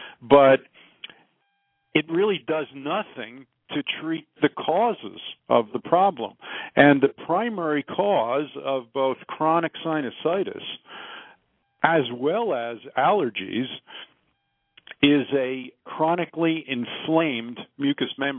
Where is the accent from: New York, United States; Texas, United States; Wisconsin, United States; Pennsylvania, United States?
Pennsylvania, United States; Philadelphia; now in Denver, United States; I grew up in Philadelphia.